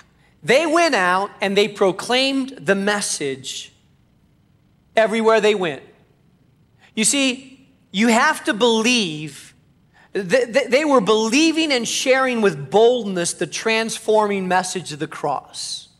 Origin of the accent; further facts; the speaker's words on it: Spain; When I grew up in Spain, Spain was an extremely difficult place to plant a church.